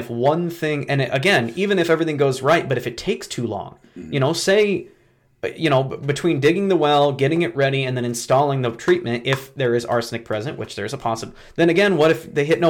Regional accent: Postville, Iowa, United States; And I'm from Postville.

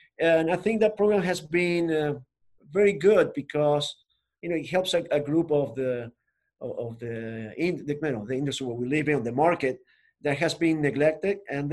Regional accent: Argentina; So I'm from Argentina, the bottom of the continent.

